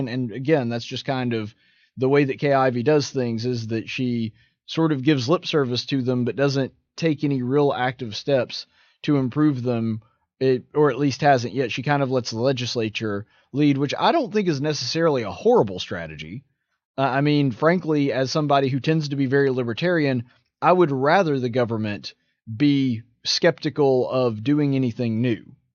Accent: Camden, Alabama, United States; when I was growing up in my hometown of Camden, little girls simply didn't dream of growing up to one day be elected governor. Alabama is a state where dreams come true

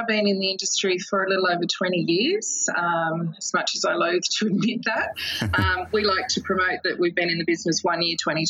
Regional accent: Sydney, New South Wales, Australia; I'm born and bred in Sydney

